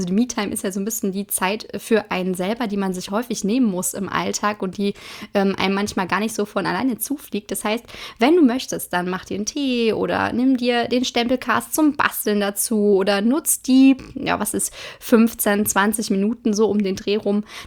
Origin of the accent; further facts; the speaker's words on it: Hagen, North Rhine-Westphalia, Germany; 29 Jahre bin ich alt, ich komme aus Hagen und das bringt mich in die sehr, sehr glückliche Situation, dass ich sowohl bei Ruhrgebiet als auch bei Sauerland auf Partys laut mitgrölen darf.